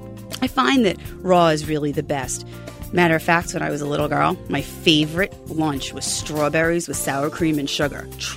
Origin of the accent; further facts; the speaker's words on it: Long Island, New York, United States; I'm from Long Island. We have them at every exit off the LIE in the summertime.